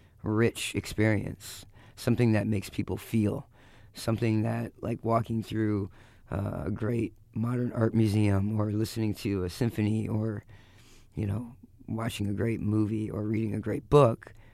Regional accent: Michigan, United States; growing up in Michigan, when I did, it was still acceptable to rake the leaves that were falling off the oak trees in your front yard

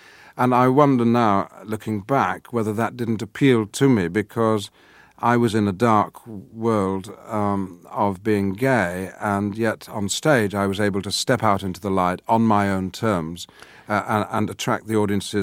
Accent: England, United Kingdom; accent: northern; to be vocally, for instance, identifiable as someone from the north of England. And so I got rid of my northern accent to a great extent and spoke received pronunciation English.

